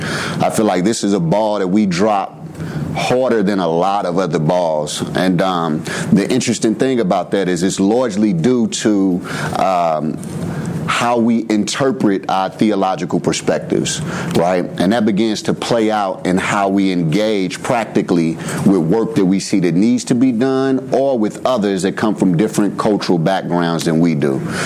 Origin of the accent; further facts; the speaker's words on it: St. Louis, Missouri, United States; I am a St. Louis native, born and raised in St. Louis. I grew up in Walnut Park in North St. Louis, an area where some people are afraid to go.